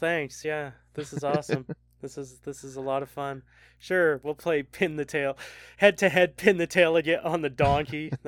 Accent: Canada; as a Canadian, I've always had to kind of translate for American anyway, right? Like, because I am raised on all this culture that comes from you guys

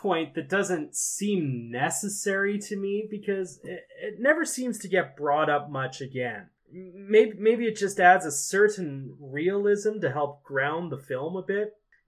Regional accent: Canada; Okay, we're Canadian, you're American.

